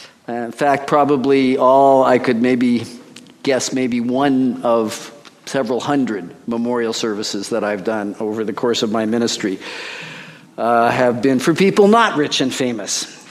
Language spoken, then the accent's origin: English; Canada; I'm a Canadian, by the way, too, like George.